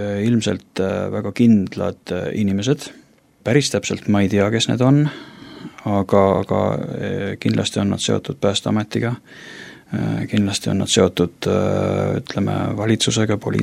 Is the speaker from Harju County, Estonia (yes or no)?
yes; Tallinn, Harju County, Estonia; Mina olen pärit Tallinnast ja tegelikult juured pigem viivad Hiiumaale, aga pärit siis jah, ikkagi Tallinnas, sündinud Tallinnas, enam jaalt siis ikkagi nagu üles kasvanud ka seal kogu minu lapsepõlv ja see pärineb Tallinnast Nõmmelt. Selline väga tore rahulik koht üleskasvamiseks